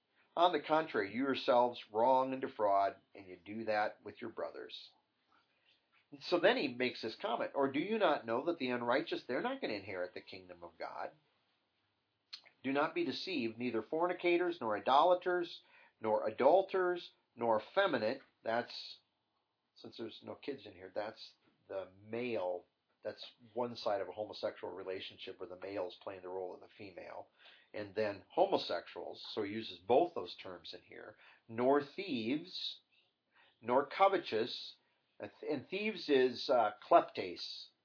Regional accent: United States; This runs, however, just runs against everything pretty much most of us have been trained with growing up in America since we're kids.

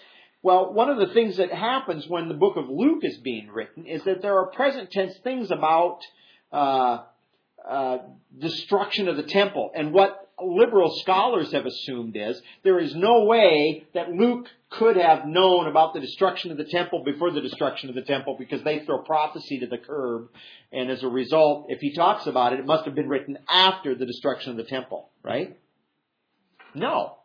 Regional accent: England, United Kingdom; it seems tedious sometimes for us as English people

